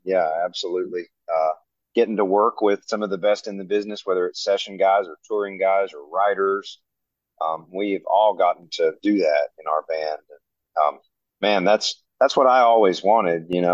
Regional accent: Tennessee, United States; now in Nashville, United States; I'm from East Tennessee, and I've been here about 7 years.

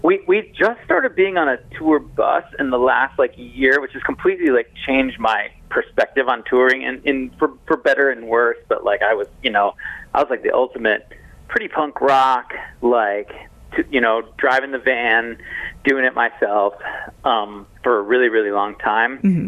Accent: Chicago, Illinois, United States; I'm from Chicago originally. … were like our, you know, most famous band of that alternative rock era.

